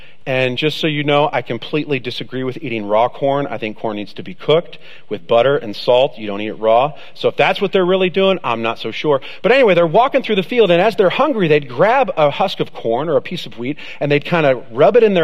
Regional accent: United States; Now, as an American, I had no idea about this.

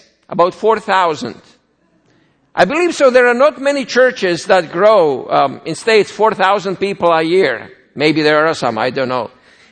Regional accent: Croatia; also born or lived in Bosnia and Herzegovina; I was born in Bosnia Herzegovina, grew up in Croatia. As a child, I was Roman Catholic.

